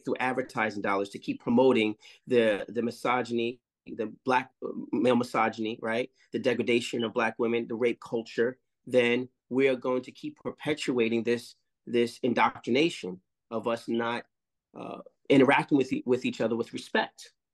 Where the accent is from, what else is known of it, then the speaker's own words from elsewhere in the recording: Harlem, New York, United States; When I lived down in L.A. in Culver City, where the Crips were, I'm from Harlem.